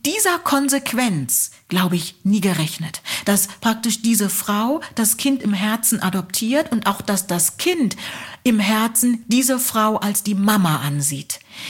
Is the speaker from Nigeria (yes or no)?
yes; Nigeria; now in Germany; Das hat mich erstaunt, weil das war bei uns in Nigeria ein No-Go. Also wenn wir das gemacht hätten, da hätte unsere Mutter gefragt, who asked you?